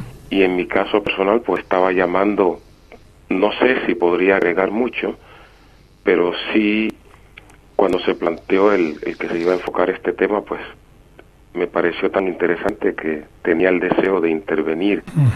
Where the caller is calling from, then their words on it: Santa Cruz de Tenerife, Canary Islands, Spain; Estoy llamando de Santa Cruz de Tenerife.